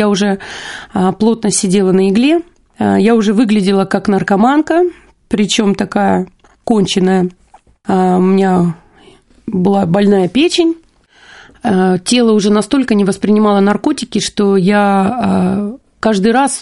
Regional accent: Ukraine; Да, я сама с Украины, родилась на Украине, и родители меня отправили, как бы позор семейный, отправили на Украину.

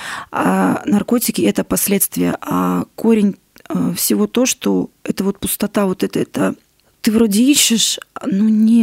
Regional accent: Moscow, Russia; Я сама москвичка, и здесь как бы у нас не было таких наркотиков, как в многих других городах

